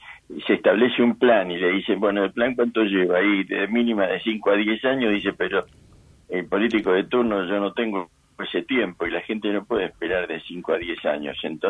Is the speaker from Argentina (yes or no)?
yes; Argentina; creo que soy el único argentino